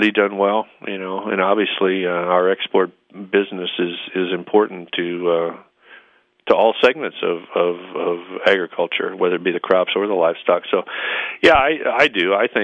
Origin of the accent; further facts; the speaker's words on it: South Dakota, United States; I grew up in South Dakota and grew up on a farm up there.